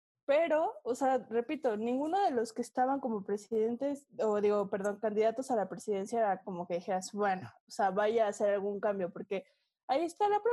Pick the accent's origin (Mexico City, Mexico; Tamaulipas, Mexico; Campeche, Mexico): Mexico City, Mexico; No, soy chilanga, ¿qué hubo?